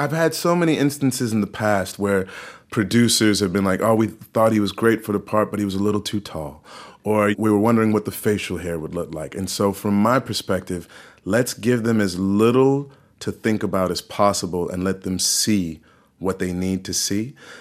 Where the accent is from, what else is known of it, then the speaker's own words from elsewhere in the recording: St. Louis, Missouri, United States; I'm from St. Louis, Missouri. So when I'm in the Midwest, Army Wives reigns supreme.